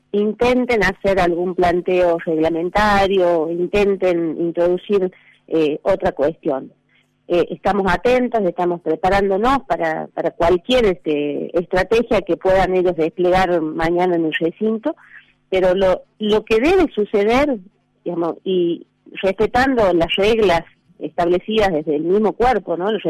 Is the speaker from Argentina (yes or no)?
yes; Argentina